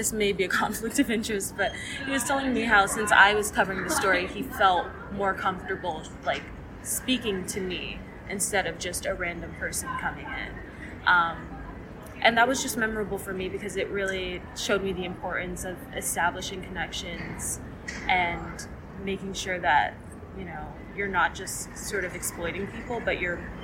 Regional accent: New York City, New York, United States; especially like growing up in New York City too, like searching up like my neighborhood

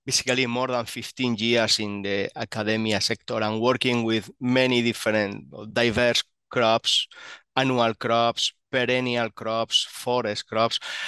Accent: Spain; English is a second language; So let me start about my origins. I'm actually from Spain.

